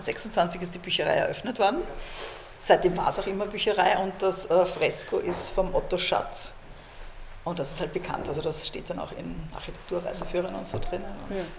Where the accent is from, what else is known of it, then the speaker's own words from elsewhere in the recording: Vienna, Austria; Im 14. in der Hickelgasse.